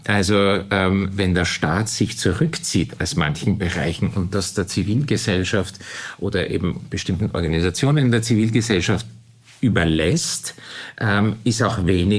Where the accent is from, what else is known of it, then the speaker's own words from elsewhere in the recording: Turkey; now in Austria; Aber meine Kindheit habe ich in der Türkei verbracht. Und für mich, ich fühle mich zu beiden Gesellschaften und Kulturen zugehörig. Ich bin auch zweisprachig aufgewachsen.